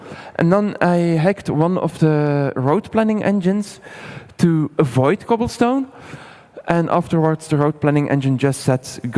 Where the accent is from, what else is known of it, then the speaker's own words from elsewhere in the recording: Bruges, Flanders, Belgium; I'm from Bruges. Is there someone who knows Bruges in Belgium?